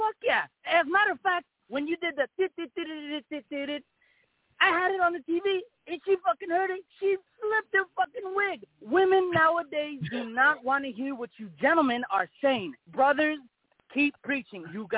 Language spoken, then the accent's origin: English; Florida, United States; I live in Florida, nigga. I'm from Florida. Everyone else is not from fucking Florida.